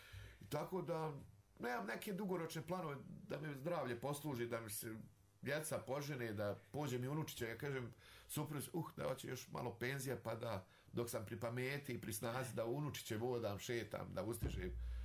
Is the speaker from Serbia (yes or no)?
no; Banja Luka, Republika Srpska, Bosnia & Herzegovina; naš grad Banja Luka, volim otići malo u Krup, volim naše aleje, ja sam odrastao tu u Novoj Varoši